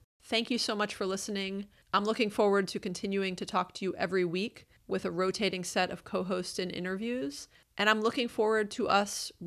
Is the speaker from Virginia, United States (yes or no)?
no; Atlanta, Georgia, United States; I grew up in Atlanta in a very average middle-class household.